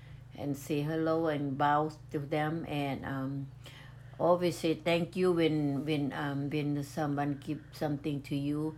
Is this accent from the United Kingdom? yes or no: no; Laos; now in United States; Where in Laos. Mm-hmm.